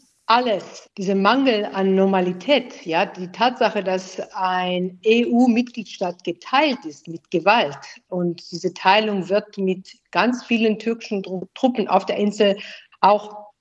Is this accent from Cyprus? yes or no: yes; Limassol, Limassol District, Cyprus; now in Berlin, Germany; Das ist die längste Zeit, in der ich im Ausland war, außer natürlich Limassol, meine Heimatstadt.